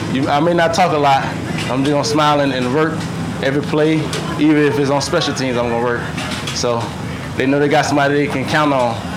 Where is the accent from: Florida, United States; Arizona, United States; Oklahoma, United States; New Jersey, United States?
Florida, United States; Tampa; I stay north of Tampa. I'm from Tampa, but I live outside of Tampa.